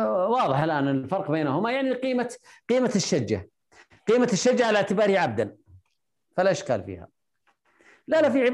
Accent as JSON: {"language": "Arabic", "country": "Saudi Arabia", "said": "نقول مثلا عندنا في السعودية 300,000 ريال"}